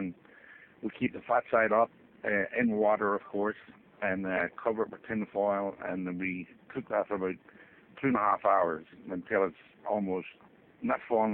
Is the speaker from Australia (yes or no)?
no; Ireland; moved away; Well, actually, the funny thing is, in Ireland, when I grew up in Ireland, we didn't have biscuit.